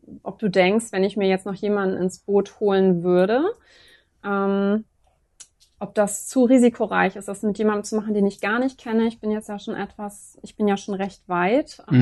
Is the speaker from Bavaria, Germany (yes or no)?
no; Lübeck, Schleswig-Holstein, Germany; now in Hamburg, Germany; Ja, also ich komme ursprünglich aus Lübeck, aber ich wohne seit über 11 Jahren in Hamburg.